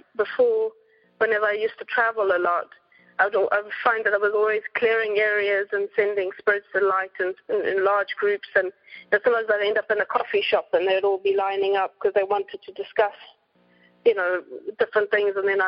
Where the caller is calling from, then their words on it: North West England, United Kingdom; It's sort of northern England, so it's about an hour from Manchester.